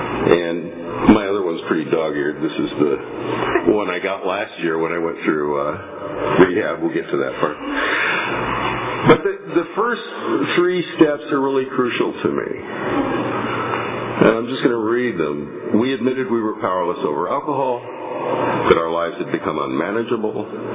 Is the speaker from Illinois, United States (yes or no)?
no; Kansas, United States; now in Visalia, United States; I started out in the Midwest. Unlike a lot of you, I'm not from Visalia originally. I'm from the dirtier part of Kansas. And grew up in a farm for the first few years of my life.